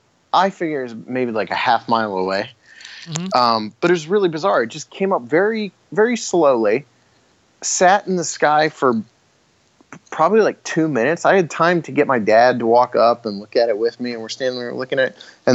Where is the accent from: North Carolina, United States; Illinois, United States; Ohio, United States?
Ohio, United States; Bolivar; about a mile from where I grew up in Bolivar, Ohio.